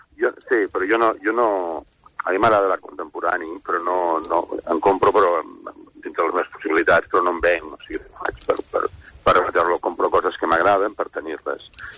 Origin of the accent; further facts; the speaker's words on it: Lleida, Catalonia, Spain; Doncs jo sóc de Lleida i m'agradaria que un dels primers llocs després fos a Lleida.